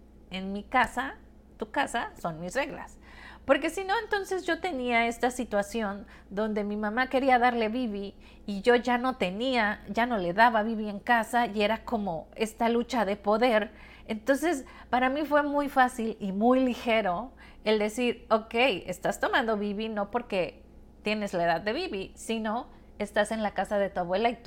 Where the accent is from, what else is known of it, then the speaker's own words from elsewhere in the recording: Mexico; en nuestra costumbre en México, nosotras somos de México